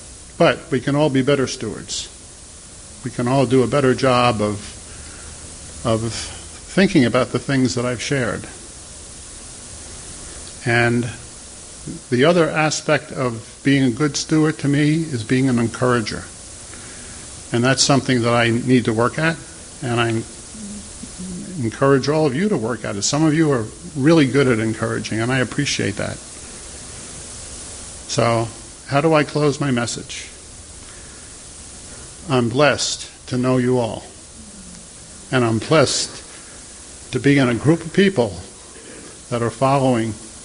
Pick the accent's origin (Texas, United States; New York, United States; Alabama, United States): New York, United States; We grew up on Long Island, but the town we grew up in Long Island, when he grew up, it was all farmland.